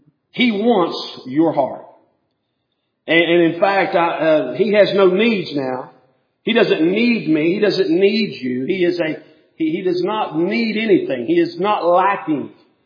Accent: Pipestem, West Virginia, United States; They are way down the list from being a Pipestem Panther fan. That's my team

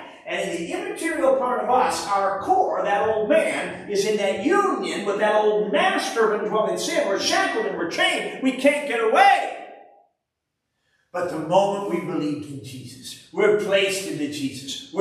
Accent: Chicago, Illinois, United States; I grew up in Chicago. I'm a city kid. I don't know how to deal with this country stuff.

